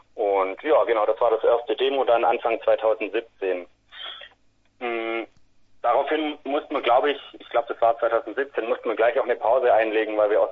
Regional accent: Langenau, Baden-Württemberg, Germany; now in Ulm, Germany; wir kommen aus der Ulmer Ecke, aus einer kleinen Stadt bei Ulm. Ich wohne mittlerweile in Ulm

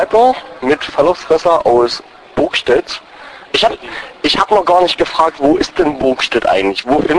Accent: Saxony, Germany; Also ich kenne ja Burgstedt gerade mal seit einem Jahr. Ich komme aus Oberlausitz

